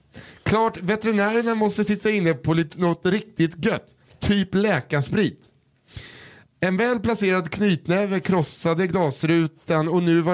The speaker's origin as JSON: {"language": "Swedish", "town": "Motala", "region": "Östergötland", "country": "Sweden", "tie": "born or raised there", "said": "Hemma i Motala finns en man som vi kan kalla för Perten."}